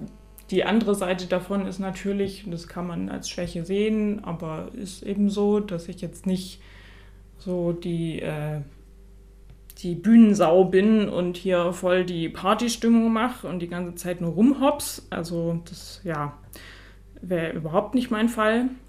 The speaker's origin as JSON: {"language": "German", "town": "Reutlingen", "region": "Baden-Württemberg", "country": "Germany", "lives_now": "Tübingen, Germany", "said": "Also ich komme ja aus Reutlingen, also ganz aus der Nähe und bin zum Studium damals nach Tübingen gegangen, weil ich nicht weiter weg wollte, hatte hier auch einen Freund. Und dann bin ich so ein bisschen ja, hier hängen geblieben."}